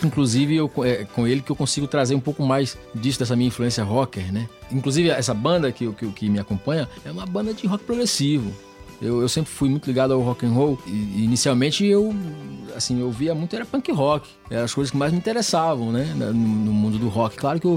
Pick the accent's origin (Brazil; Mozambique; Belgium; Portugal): Brazil; Bahia; born there; eu nasci numa região, eu nasci dentro da Mata Atlântica, na Bahia, né?